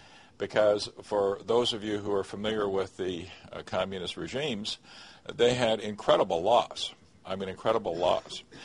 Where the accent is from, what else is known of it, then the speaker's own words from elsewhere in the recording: Canada; also born or lived in Germany; I was born in Germany right after the war, and we immigrated to Canada in 1948. And I grew up